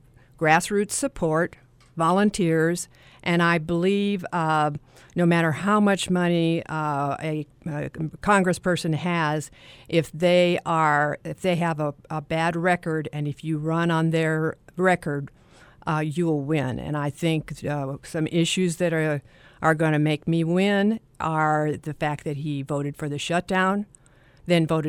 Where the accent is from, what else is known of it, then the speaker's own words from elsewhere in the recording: Albuquerque, New Mexico, United States; moved away as an adult; I've lived here for 25 years. After graduating law school, I moved down here from Albuquerque. I was raised in Albuquerque.